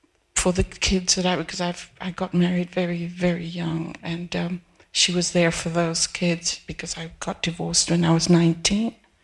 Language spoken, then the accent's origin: English; Peru; I come from South America. I was born in Peru.